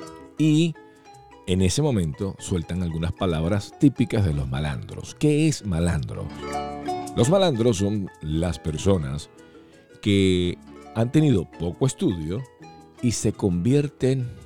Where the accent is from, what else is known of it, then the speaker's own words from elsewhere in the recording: Venezuela; moved away; porque somos muy poquitos los que salimos de Venezuela, por la sencilla razón que en Venezuela la gente no le gusta salir. Entonces, por aquí estamos muy poquitos.